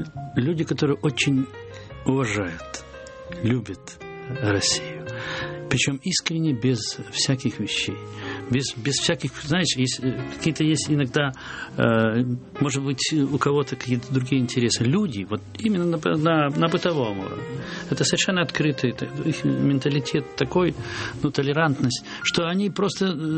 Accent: Belarus; Мы, белорусы, такие спокойные, такие немножко повольные, такие вот померковные.

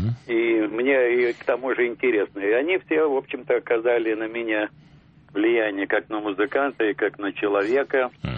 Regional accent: Saint Petersburg, Russia; born there; Родился в Ленинграде, это правда.

